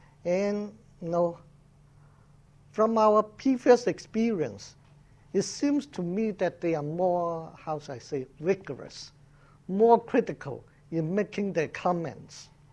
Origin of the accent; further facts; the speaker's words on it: Singapore; I'm from Singapore